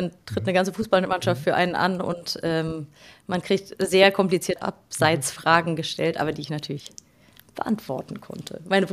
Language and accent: German; North Rhine-Westphalia, Germany; Ja, also das ist eine Geschichte, die beginnt in Ostwestfalen, in OWL, wie wir so schön sagen. Also ich bin in der Unternehmerfamilie groß geworden.